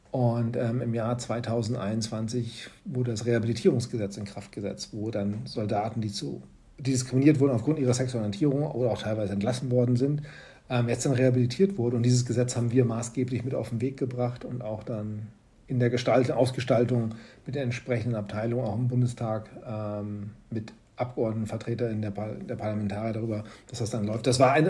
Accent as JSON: {"language": "German", "region": "Berlin", "country": "Germany", "said": "Du, wenn du in Berlin wohnst, da kannst du nicht anders. Ne? Als Berlinerin"}